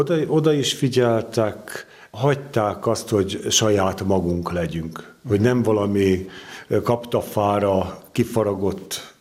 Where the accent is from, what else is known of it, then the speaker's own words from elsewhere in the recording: Nagykanizsa, Zala, Hungary; Nagykanizsai vagyok, és a Szent József plébániához tartoztunk, az volt a régi ferences templom